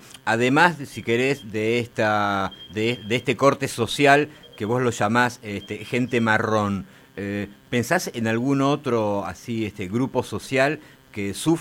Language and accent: Spanish; Argentina; como argentino judío, me sentí muy identificado